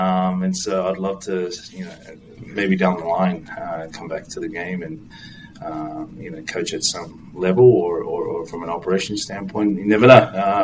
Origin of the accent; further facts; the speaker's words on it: New Zealand; also born or lived in United States; I grew up in New Zealand. And, you know, as a kid, I didn't know at the time I was born in America